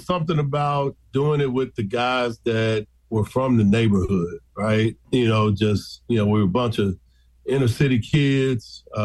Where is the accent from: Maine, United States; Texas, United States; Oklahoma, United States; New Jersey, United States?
Texas, United States; Dallas; also born or lived in Chicago; I was born in Chicago. Stayed there for about 6 years and then moved to Dallas back in, 81 now. I'm dating myself, but I grew up in Dallas, in the South Dallas area, inner city area of Dallas.